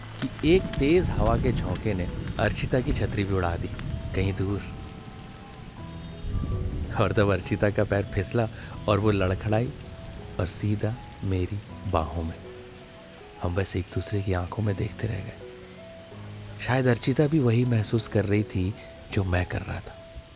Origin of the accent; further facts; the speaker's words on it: Bhopal, Madhya Pradesh, India; मैं तो भोपाल से हूँ लेकिन एक इवेंट के चक्कर में यहाँ आया था।